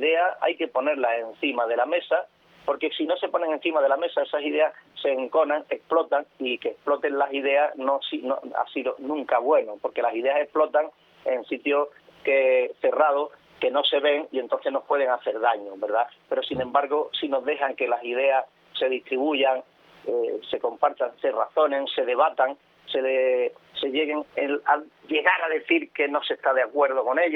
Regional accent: Spain; y usted y yo por ahora entiendo que somos españoles.

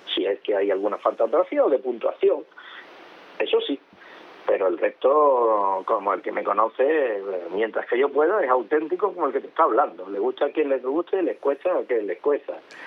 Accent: Spain; yo llevo banderas de España porque tuve la suerte de nacer en España y sigo siendo español, le pese a quien le pese, ¿no? Además, ya con más años que árboles hay en un bosque

